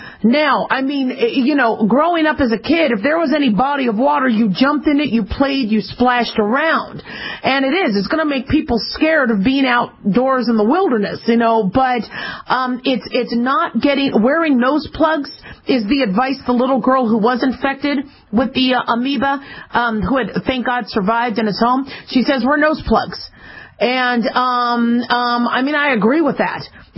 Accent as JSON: {"language": "English", "town": "Phoenix", "region": "Arizona", "country": "United States", "tie": "born or raised there", "also_born_or_lived": "Los Angeles", "said": "I mean, I grew up, I was born in L.A., but I grew up in Phoenix. It was hot."}